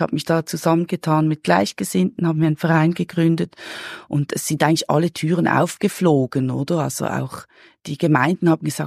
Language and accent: German; Basel, Basel-Stadt, Switzerland; ich komme aus Basel und da gab es schon diese Konzepte